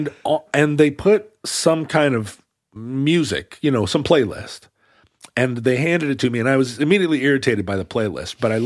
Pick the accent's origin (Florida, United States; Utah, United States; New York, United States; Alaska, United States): Alaska, United States; Yeah, maybe a fan. I mean, we're from Alaska. There wasn't any hot day.